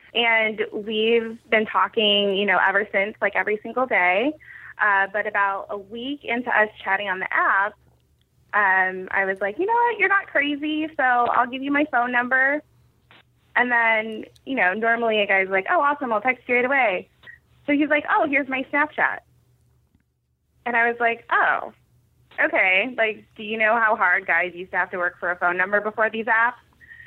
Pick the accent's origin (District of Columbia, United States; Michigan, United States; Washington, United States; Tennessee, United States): Washington, United States; Edmonds; yeah, actually, I grew up in Edmonds, too.